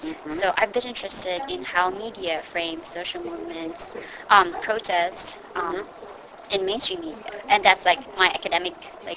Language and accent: English; Philippines; English is a second language; I'm from the Philippines. I'm an international student.